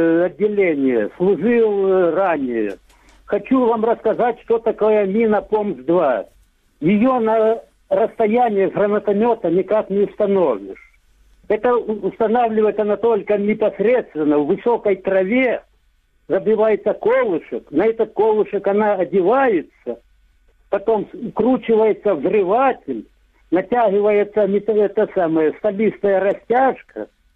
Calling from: Donetsk Oblast, Ukraine; Донецкая область.

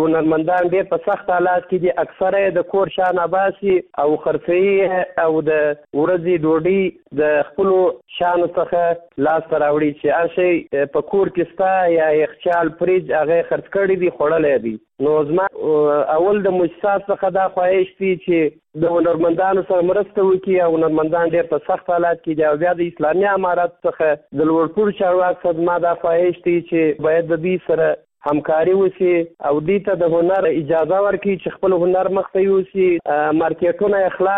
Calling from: Kandahar, Afghanistan; زه د کندهار ولایت څخه ستاسو سره په تماس کې یم. زه د کندهار ولایت یو شوکی یا سندرغاړی یم.

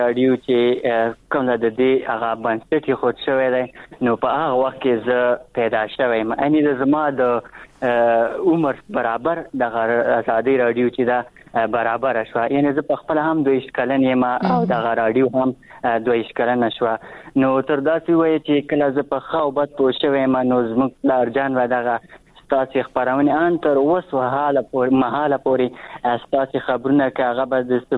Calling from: Achin, Nangarhar, Afghanistan; در سره تماس کیم د ننګرهار ولایت اچینو لسوالینه

